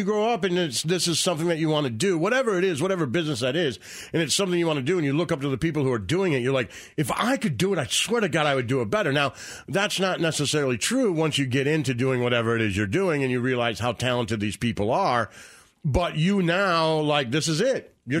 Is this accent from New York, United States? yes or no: no; Detroit, Michigan, United States; Like there was when I was growing up in Detroit, there was a station called 99 DTX.